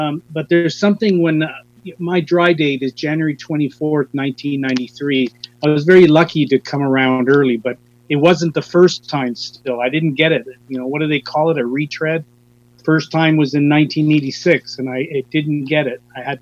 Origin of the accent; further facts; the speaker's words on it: Toronto, Ontario, Canada; As was said, I'm from Toronto.